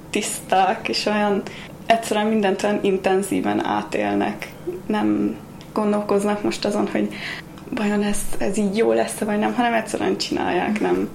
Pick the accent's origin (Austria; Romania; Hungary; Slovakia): Austria; born there; Én Ausztriában születtem, a szüleim erdélyi származásúak